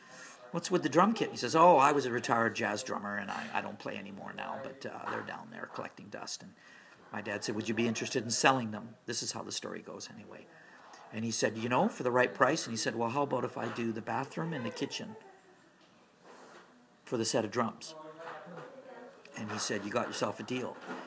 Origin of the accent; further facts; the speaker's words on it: Vancouver, British Columbia, Canada; also born or lived in Surrey; as we grew up in Surrey, where we started first, and then we moved to South Vancouver during my grade 6 year, because it was too far for Dad to commute to work now.